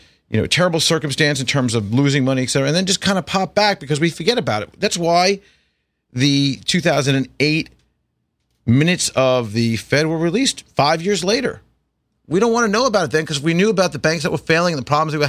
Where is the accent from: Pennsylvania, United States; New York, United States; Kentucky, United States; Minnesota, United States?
New York, United States; Commack; the house that I grew up in out in Commack, Long Island.